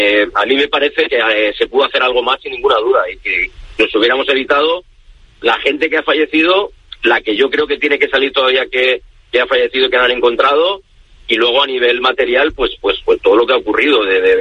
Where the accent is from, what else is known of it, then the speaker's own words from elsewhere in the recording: Aldaya, Valencian Community, Spain; pero Aldaya, que es mi pueblo, estamos con muchos problemas, también sí.